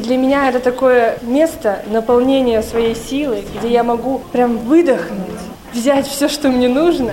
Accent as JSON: {"language": "Russian", "town": "Agarak", "country": "Armenia", "tie": "born or raised there", "said": "Я родилась в Агараке, живу уже всю свою жизнь."}